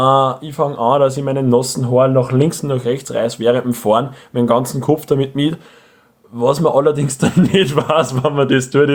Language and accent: German; Austria; Weil ich bin Österreicher und ich fahre Ski, oder?